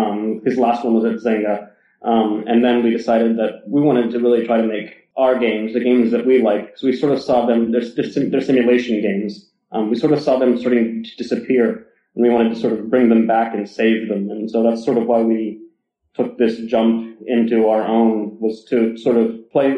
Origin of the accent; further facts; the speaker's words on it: Pennsylvania, United States; also born or lived in Philadelphia; now in Chicago, United States; I just recently moved to Chicago, and the question about where are you from becomes increasingly more complicated as time goes on. I grew up in Western Pennsylvania, and then I went to school in Philadelphia.